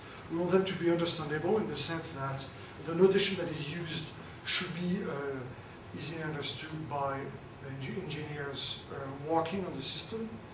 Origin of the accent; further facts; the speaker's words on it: Canada; moved away; So I came from Canada a year and a half ago to work for a similar research laboratory